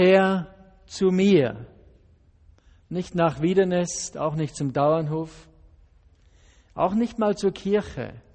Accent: Austria; bei uns in Österreich ist es umgekehrt, da sind sie beleidigt, wenn ich sie sage, zumindest bei mir zu Hause.

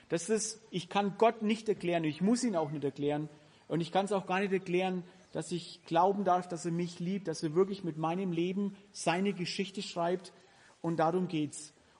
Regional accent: Kannerscheid, Germany; damals in Kannerscheid, wo ich aufgewachsen bin.

